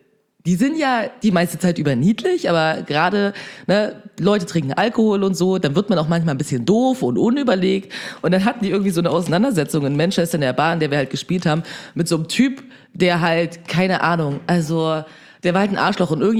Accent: India; ich bin Inder.

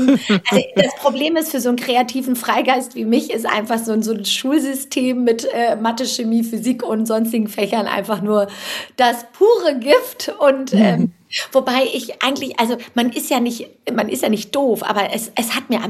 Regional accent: Bremen, Germany; ich komme ja aus Bremen oder in der Nähe von Bremen und ich habe damals mein Abitur in Bremen gemacht.

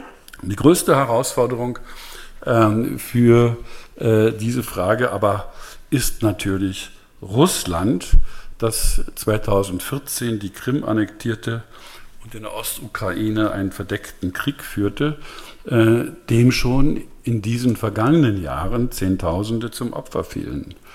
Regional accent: Germany; Ich selbst, wie Sie wissen und eben nochmal gehört haben, bin in einer Diktatur aufgewachsen in der DDR

